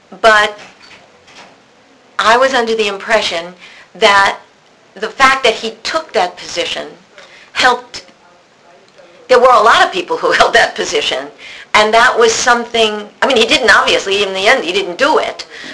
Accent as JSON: {"language": "English", "region": "New York", "country": "United States", "said": "Well, I'm a New Yorker."}